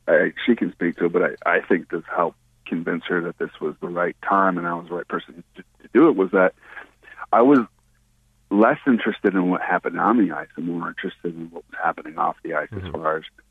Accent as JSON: {"language": "English", "town": "Port Huron", "region": "Michigan", "country": "United States", "tie": "born or raised there", "said": "yeah, you know, I grew up in Port Huron"}